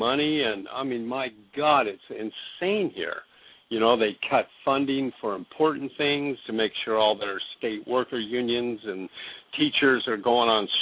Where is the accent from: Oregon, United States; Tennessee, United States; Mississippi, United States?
Oregon, United States; also born or lived in Washington / Alaska; I grew up in Oregon, Washington, before I went to Alaska.